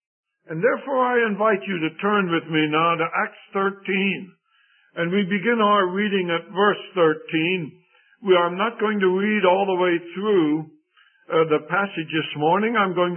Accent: Pennsylvania, United States; moved away; When I was very young, all the way to the time that I moved from Pennsylvania, the city in which I lived had a Bible conference every month.

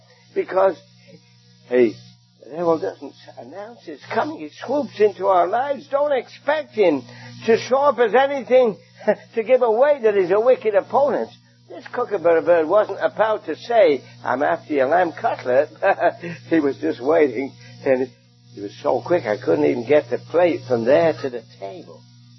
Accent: England, United Kingdom; Now, I grew up in England. You can tell from my accent. Not Scotland, by the way. Don't make that mistake. I grew up in England

